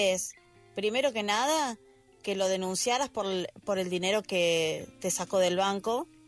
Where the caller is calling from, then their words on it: Argentina; desde Argentina